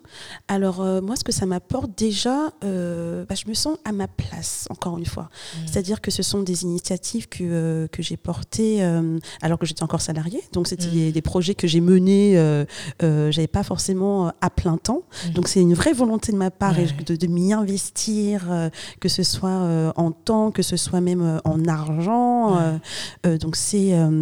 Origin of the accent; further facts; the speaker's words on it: Normandy, France; also born or lived in Kinshasa; Donc je suis née à Kinshasa, mais je suis arrivée à l'âge de pratiquement 2 ans ici en France. Mmh. Et j'ai grandi en Normandie, dans une petite commune de la région rouennaise.